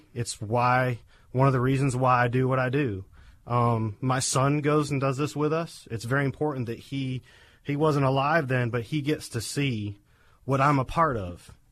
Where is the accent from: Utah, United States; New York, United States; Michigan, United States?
New York, United States; I come from New York State originally, from the other side of the state, not the city.